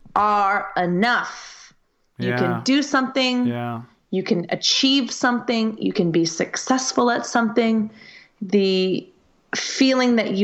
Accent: United States; I come from the United States.

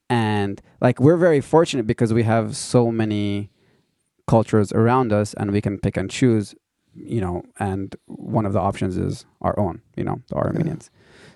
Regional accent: United States; born there; I was born in America, but I'm Armenian.

